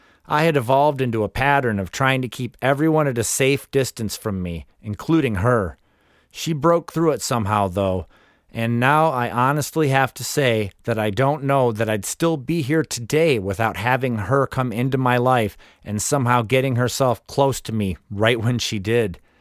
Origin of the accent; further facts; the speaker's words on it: Lansing, Michigan, United States; She's from the Kalamazoo area, and I'm from Lansing.